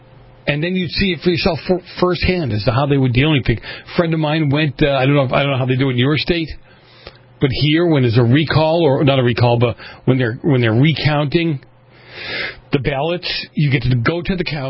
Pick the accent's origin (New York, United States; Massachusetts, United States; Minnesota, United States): Massachusetts, United States; Boston; I grew up in Boston. I was always taught as a kid, Democrats were for, you know, the poor and the downtrodden